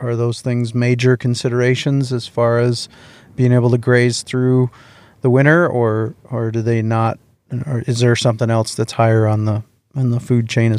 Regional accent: South Dakota, United States; I grew up here in Western South Dakota

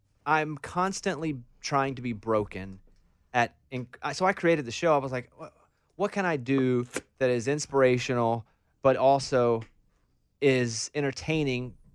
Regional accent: Arkansas, United States; And I don't know hockey. I'm from Arkansas. I've never been on a sled.

